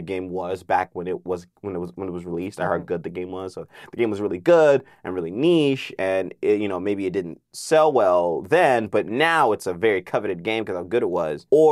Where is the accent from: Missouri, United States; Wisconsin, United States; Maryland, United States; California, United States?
California, United States; Carson; Carson. I grew up out here. I grew up in Carson. So I've lived in Carson for most of my life, like until like a few years ago.